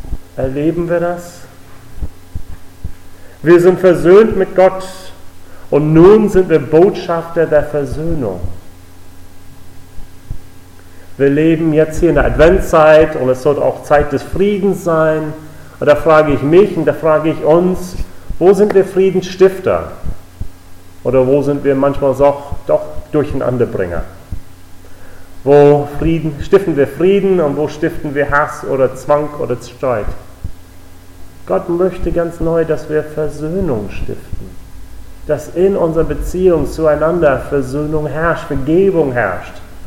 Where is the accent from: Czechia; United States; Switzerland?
United States; Richmond, Virginia; Ich komme aus den Vereinigten Staaten, ich komme aus Richmond, Virginia, der Hauptstadt der Süden damals.